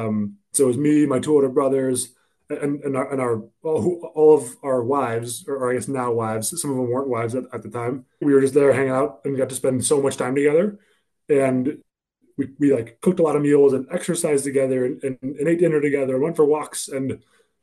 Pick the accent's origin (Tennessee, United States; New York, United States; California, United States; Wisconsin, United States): California, United States; Los Angeles; I grew up in Los Angeles. I'm the youngest of three boys. Went to an all-boys Catholic high school called Loyola.